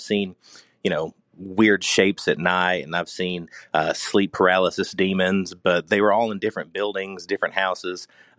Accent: Harriman, Tennessee, United States; I am from Harriman, Tennessee, which is a little quiet town about 30 minutes outside of Knoxville.

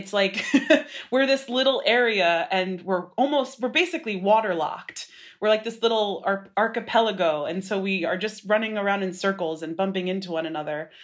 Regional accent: Brooklyn, New York, United States; I wanted to be in Brooklyn for sure. I'm from Brooklyn.

